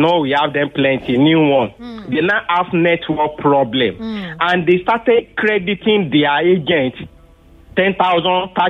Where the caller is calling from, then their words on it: Ajah, Lagos, Nigeria; From Aja.